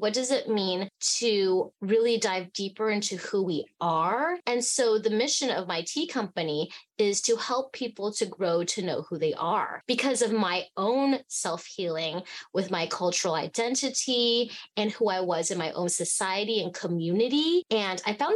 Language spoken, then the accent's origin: English; Fairbanks, Alaska, United States; also born or lived in Hong Kong; so I was born in Hong Kong and I grew up in Fairbanks, Alaska. I wasn't surrounded by a lot of Asian people.